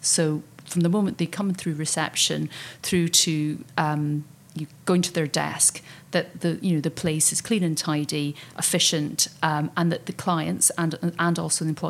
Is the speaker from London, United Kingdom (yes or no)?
no; Scotland, United Kingdom; accent: Scottish; I mean, I've got to be very conscious of my accent. I mean, I've got a Scottish accent, and I know I need to, slow down sometimes